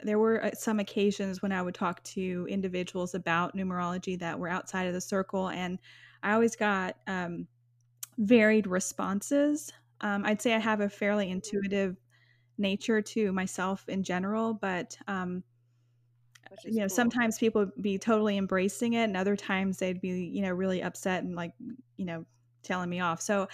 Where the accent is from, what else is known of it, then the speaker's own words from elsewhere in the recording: Texas, United States; born there; My mother is, American. I'm American, born in Texas.